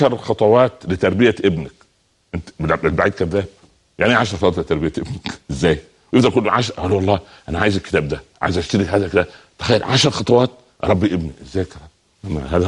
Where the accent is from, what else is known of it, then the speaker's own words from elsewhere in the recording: Upper Egypt, Egypt; moved away as an adult; now in Cairo, Egypt; لما جيت من الصعيد ونزلت القاهره في الستينات ادخل الجامعه